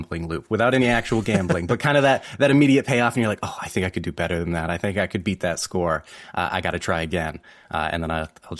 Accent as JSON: {"language": "English", "town": "Bath", "region": "New York", "country": "United States", "tie": "born or raised there", "said": "Yeah, Bath, New York. So just a really, really small town. Not a lot of people there, not a tech hub, no game studios or anything around there."}